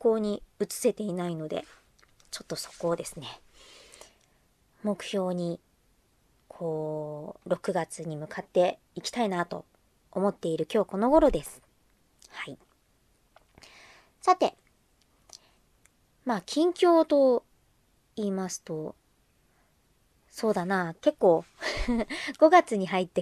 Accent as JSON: {"language": "Japanese", "region": "Fukuoka", "country": "Japan", "said": "旅する博多っ子、"}